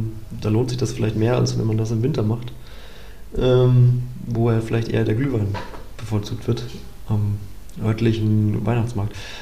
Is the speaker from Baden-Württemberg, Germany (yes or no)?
no; Bavaria, Germany; Ich komme ja auch aus Nordbayern.